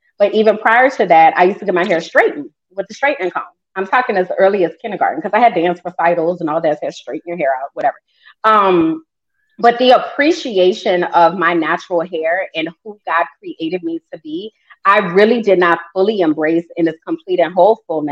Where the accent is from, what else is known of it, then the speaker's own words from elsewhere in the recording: New Orleans, Louisiana, United States; Then I speak and you might hear my accent because I'm from New Orleans, right?